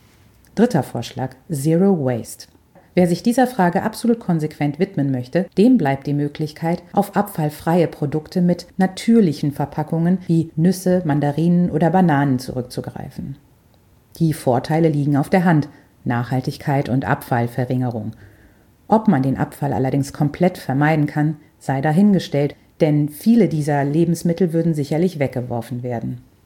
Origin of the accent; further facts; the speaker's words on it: Rhineland, Germany; Kamelle nennt man bei uns im Rheinland die Süßigkeiten